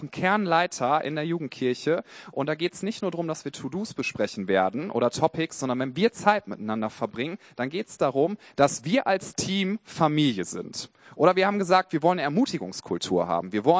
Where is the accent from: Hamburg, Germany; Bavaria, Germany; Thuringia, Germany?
Hamburg, Germany; Und dann zu sagen, ja, ich komme aus Hamburg, ne?